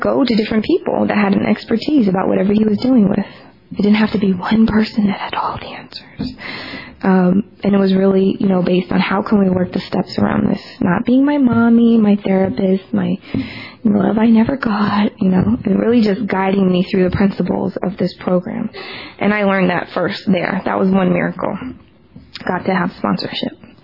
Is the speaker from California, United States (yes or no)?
yes; Hollywood, California, United States; And you guys don't clap in Georgia. I'm from California, Hollywood, I guess. Everybody claps after everybody.